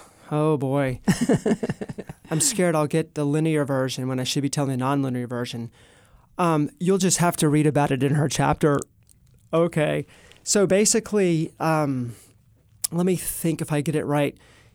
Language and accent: English; the South, United States; growing up in the South, I had stereotyped coaches' wives